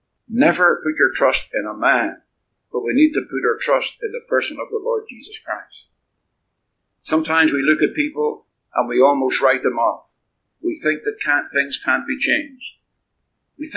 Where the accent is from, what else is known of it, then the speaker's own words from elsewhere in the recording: Belfast, Northern Ireland, United Kingdom; built in my hometown of Belfast